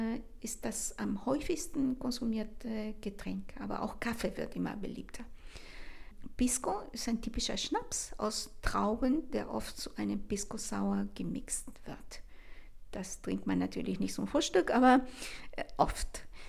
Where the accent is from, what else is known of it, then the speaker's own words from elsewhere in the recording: Chile; German is a second language; Das ist fast unhöflich in meiner Heimat, also sofort aufzustehen, so nach dem Motto, das war's, sondern man bleibt am Tisch, unterhält sich ganz gemütlich und lang. Ja, die Bedeutung der Sobremesa in Chile